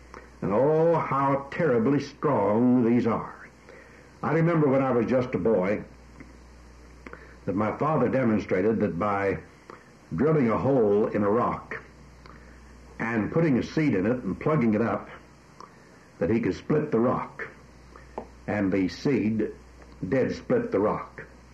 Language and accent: English; United States; born there; He's a Britisher by birth, and I'm an American by birth. That's what I am by birth, you see.